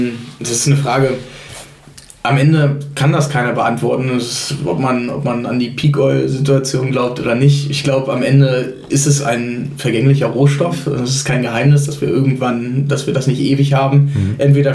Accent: Hamburg, Germany; Und das sind Dinge, die wir als Hamburger häufig gar nicht wissen.

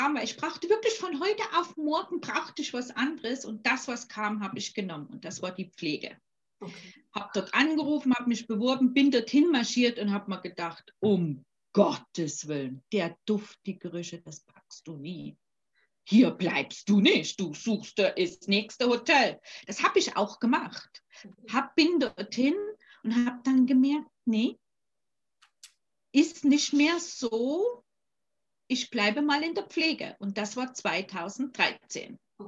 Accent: Germany; Ich bin in der DDR aufgewachsen und ich habe viel Sport gemacht.

